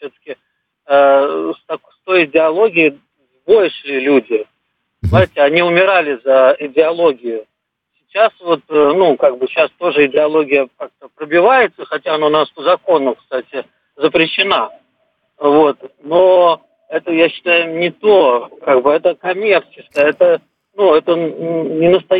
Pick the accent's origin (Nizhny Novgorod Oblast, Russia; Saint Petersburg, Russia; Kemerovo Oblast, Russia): Saint Petersburg, Russia; я из Санкт-Петербурга тоже.